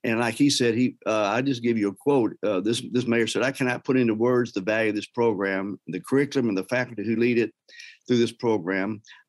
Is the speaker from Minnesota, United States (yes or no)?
no; Memphis, Tennessee, United States; As I mentioned, I'm from Memphis, but, you know, love all of Tennessee